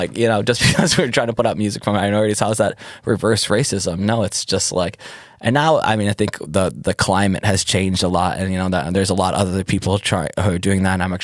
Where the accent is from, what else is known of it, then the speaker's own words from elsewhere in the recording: Detroit, Michigan, United States; I'm from Detroit